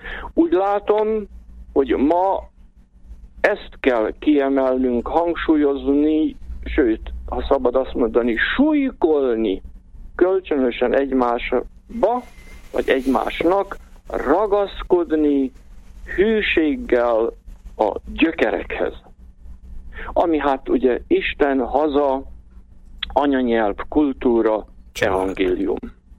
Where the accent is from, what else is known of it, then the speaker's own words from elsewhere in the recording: Košice Region, Slovakia; 1950-ben születtem, tehát már jó régen, egy bodrogközi kicsi faluban, egy zsebkendőnyi faluban. Aztán Királyhelmecen végeztem az alapiskolát